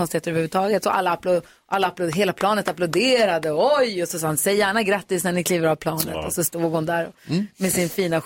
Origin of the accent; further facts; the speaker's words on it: Luleå, Norrbotten County, Sweden; Och som Luleåbo.